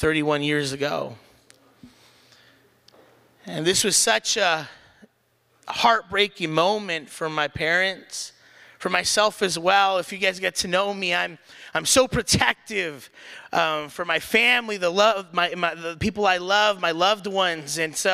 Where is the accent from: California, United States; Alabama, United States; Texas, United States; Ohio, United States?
California, United States; South San Francisco; I am a Peninsula native. I live, born and raised in South San Francisco, so technically Northern Peninsula, but we're still in the Peninsula.